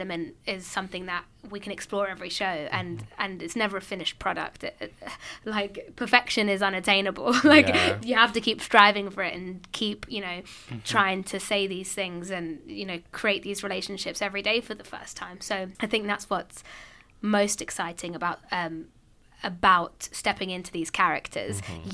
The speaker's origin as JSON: {"language": "English", "region": "London", "country": "United Kingdom", "said": "something that you've dreamed of your whole life as a Londoner."}